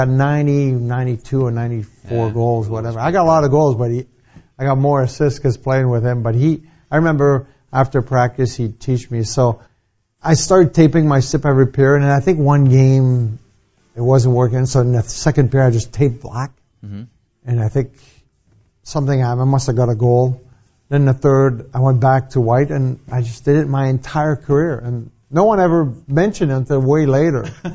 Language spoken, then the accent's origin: English; Montreal, Quebec, Canada; growing up in Montreal, we knew the Canadians.